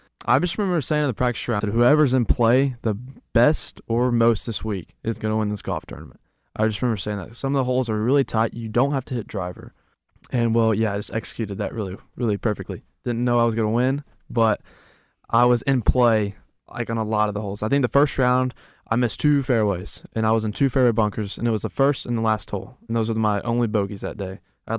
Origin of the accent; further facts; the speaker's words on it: Arkansas, United States; Harding's in my hometown, but I really wanted to get away.